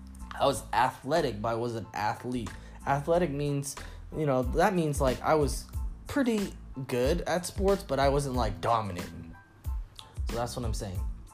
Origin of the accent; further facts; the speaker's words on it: Seattle, Washington, United States; now in Dallas, United States; I'm born and raised in Seattle, and I just moved to Dallas about almost 2 months ago.